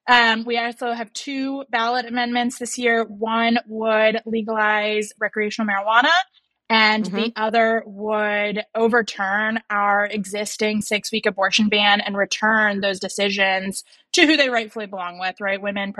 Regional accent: Midwest, United States; now in Seminole County, United States; You know, growing up in the Midwest, you're really surrounded by that kind of agriculture, and you're always kind of thinking about where food production is coming and going.

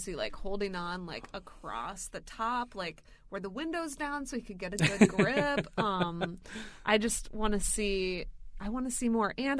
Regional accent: Omaha, Nebraska, United States; Yeah, so I'm from Omaha.

